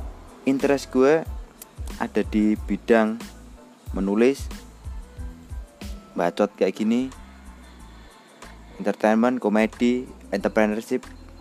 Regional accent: Surakarta, Central Java, Indonesia; Umur saya 20 tahun, saya asal Solo.

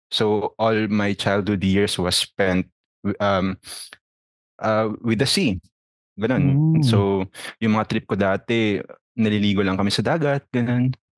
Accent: Davao, Davao Region, Philippines; Yes, I was born and raised in Davao. Particularly, yung bahay namin is literally above the water. Kasi coastal area kami, no? It was a informal settlement.

